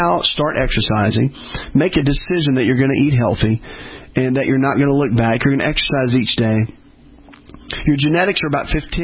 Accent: the South, United States; And I'm from the South, and in the top five worst, fattest, unfit states are in the Southeast.

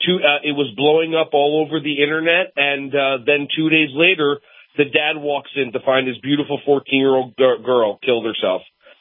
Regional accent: New Jersey, United States; I mean, I grew up in New Jersey, Jewish kid in my own situation like that, where I had dealt with bullying, mental and physical, and then moved to another part of New Jersey that was highly Jewish

